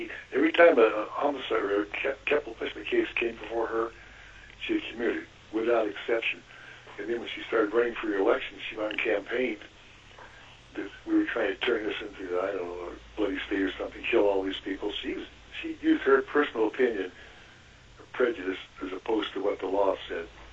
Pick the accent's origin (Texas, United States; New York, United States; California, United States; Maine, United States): California, United States; born there; I was born here. I'm not a Californian. I live here.